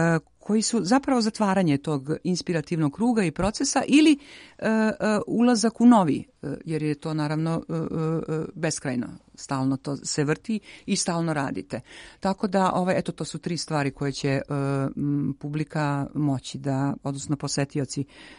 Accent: Dalmatia, Croatia; ja sam iz Dalmacije.

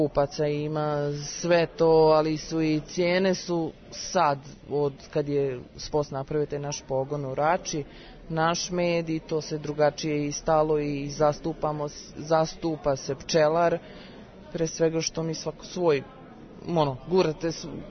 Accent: Bosnia & Herzegovina; doselili smo pri svega iz Bosne, nismo živjeli ovde.

